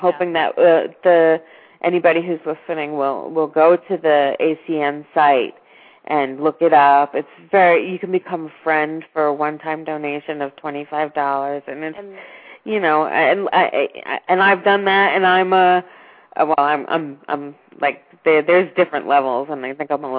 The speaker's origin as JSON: {"language": "English", "region": "New York", "country": "United States", "moved": "yes", "said": "I come from New York, man. In New York, you have the best kinds of shelters."}